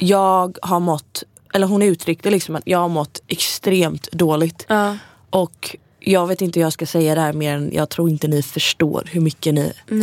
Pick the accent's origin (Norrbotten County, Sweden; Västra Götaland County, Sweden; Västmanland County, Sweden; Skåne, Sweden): Västra Götaland County, Sweden; Gothenburg; Men hemma i Göteborg så är det verkligen, det är åkrar, det är hästar och det är kor